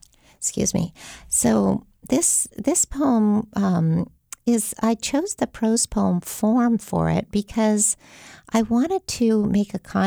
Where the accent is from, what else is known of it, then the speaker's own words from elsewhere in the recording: Tucson, Arizona, United States; I grew up in the Tucson desert, and I had a sort of deep, intense relationship to that spirit world